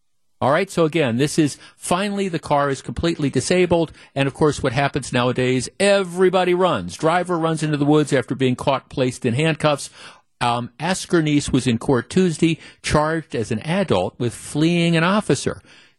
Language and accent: English; Wisconsin, United States; Okay, for those of you not familiar with this area, and I grew up in the North Shore